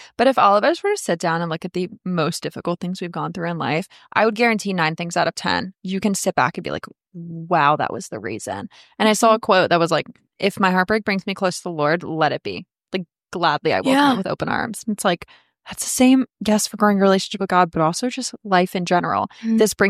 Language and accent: English; Florida, United States; abroad 2 years ago, I moved to England. I have grown up in South Florida. I've lived most of my life here. The like work hard culture is in my DNA from growing up in South Florida.